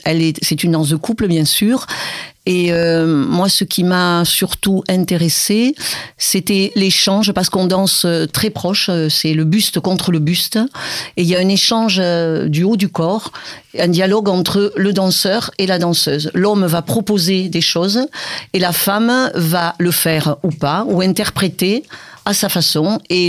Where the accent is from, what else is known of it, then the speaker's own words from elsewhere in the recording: Pau, Nouvelle-Aquitaine, France; je suis également de Pau